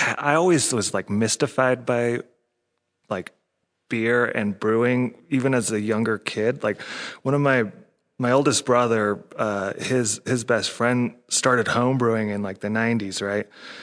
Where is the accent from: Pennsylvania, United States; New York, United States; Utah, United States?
Utah, United States; Provo; also born or lived in Olympia; cause I grew up in Provo. I moved to Salt Lake City, you know, when I was like 22, after living in Olympia, Washington